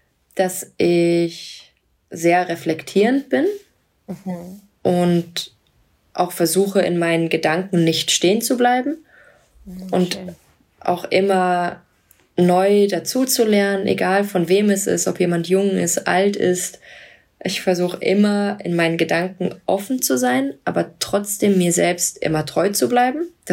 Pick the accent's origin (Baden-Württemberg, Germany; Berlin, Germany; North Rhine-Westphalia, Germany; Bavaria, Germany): North Rhine-Westphalia, Germany; Cologne; Naja, ich bin ja Kölnerin.